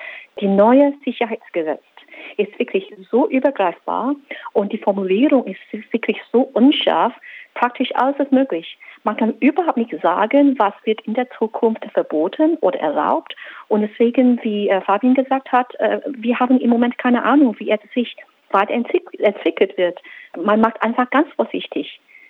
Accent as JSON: {"language": "German", "country": "Hong Kong", "tie": "born or raised there", "said": "Ich bin in Hongkong geboren und dort aufgewachsen. Ich habe immer noch in Hongkong Familienkreis und Freundenkreis."}